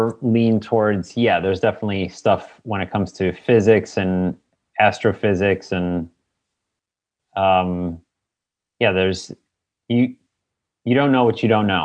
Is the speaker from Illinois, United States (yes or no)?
yes; Chicago, Illinois, United States